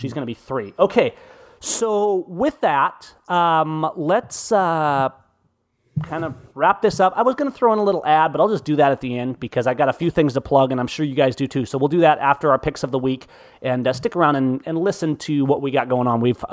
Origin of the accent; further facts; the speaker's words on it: United States; at that point, I would, as an American, refer you to my constitution.